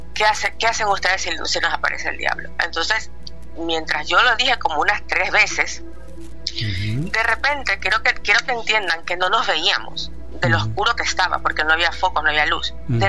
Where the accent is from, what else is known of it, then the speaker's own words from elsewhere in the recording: Ecuador; now in Europe; Yo soy de Ecuador. Vivo en Europa, pero yo soy ecuatoriana. Eso pasó en mi país.